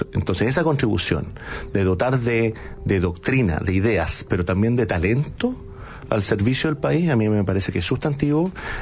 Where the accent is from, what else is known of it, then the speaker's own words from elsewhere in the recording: south, Chile; nosotros somos de Payaco, el sur, pero estábamos en Santiago